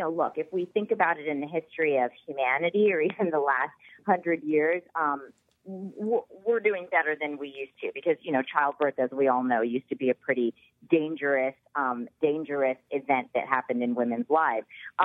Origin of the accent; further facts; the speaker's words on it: Texas, United States; So Texas, which is my home state, has the highest rate of maternal mortality in the developed world, actually.